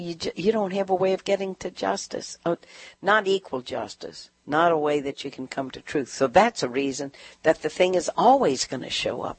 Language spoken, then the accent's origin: English; Louisiana, United States; And I don't know, I'm from Louisiana. I'm one of the 10 southern states that does 80% of the executions.